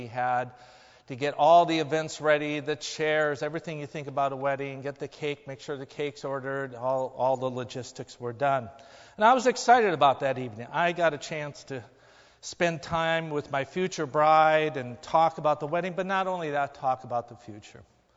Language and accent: English; Midwest, United States; I grew up in the Midwest in a blue-collar family. My dad was a machinist. My mom was a stay-at-home mom.